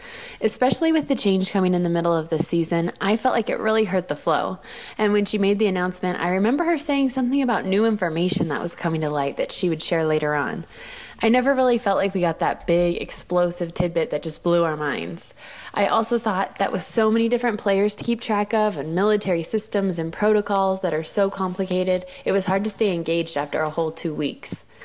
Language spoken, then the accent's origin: English; California, United States; I'm from Central California.